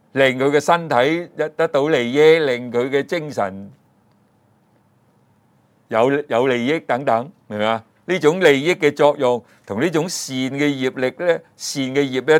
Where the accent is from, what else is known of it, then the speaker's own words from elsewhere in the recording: China; 就好像我们中国人所说的那种无形无相的所谓气一样